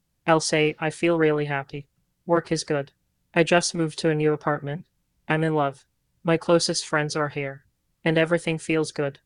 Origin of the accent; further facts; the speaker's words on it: Toronto, Ontario, Canada; I love my home. I love Toronto. I'm really thankful that I was born in Canada and that it's so beautiful.